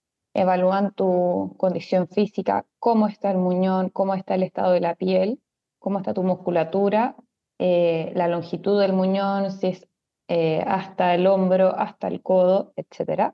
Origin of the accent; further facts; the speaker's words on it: Chile; moved away as an adult; now in Barcelona, Spain; yo soy chilena y me vine a vivir hace aproximadamente un mes a Barcelona